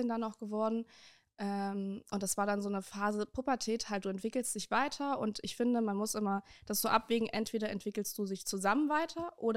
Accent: Gera, Thuringia, Germany; Also ich komme ursprünglich aus Gera. Okay, ich komme gar nicht aus Erfurt. Ich habe in Erfurt nur gewohnt, weil ich dort studiert habe.

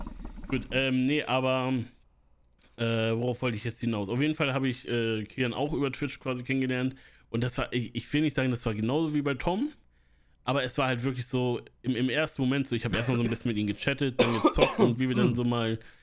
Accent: Northern Germany, Germany; dass ich Norddeutsch bin.

